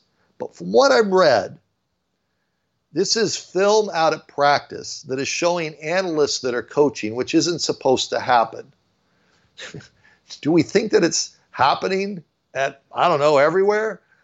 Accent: San Diego, California, United States; I'm from San Diego. I don't have anything with the Padres. Yeah, I grew up going to games.

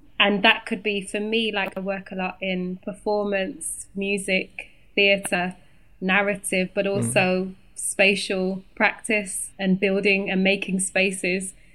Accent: Birmingham, West Midlands, United Kingdom; If you can't tell, I'm from Birmingham, like big up the Birmingham Massive.

